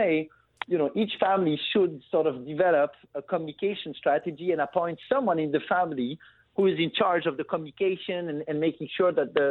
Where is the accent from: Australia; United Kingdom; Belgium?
Belgium; So I'm originally from Belgium. I grew up in Belgium, and I'm sort of a next generation member of a Belgian family business.